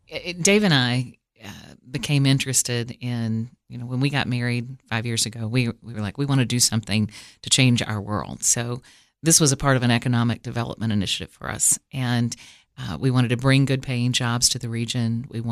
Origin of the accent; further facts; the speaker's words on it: Cookeville, Tennessee, United States; I was born in Cookeville and raised mostly here. I went to 5 different high schools and moved around.